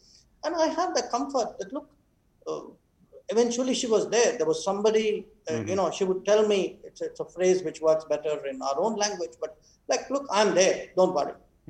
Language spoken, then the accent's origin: English; Australia; I can say this to you as an Australian